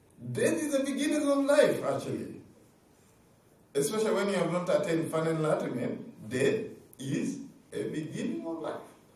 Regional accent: Uganda; I tell them I'm a Buddhist monk and I'm from Uganda.

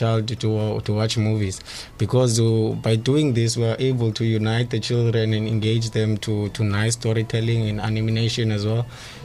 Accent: Khayelitsha, Western Cape, South Africa; I'm 25 years old and I'm from Khayelitsha.

